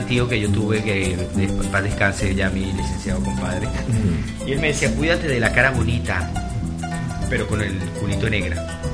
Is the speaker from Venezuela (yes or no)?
yes; Maracaibo, Zulia, Venezuela; Maracaibo, Estado Zulia, de la zona norte de Maracaibo, de un lugar que se llama...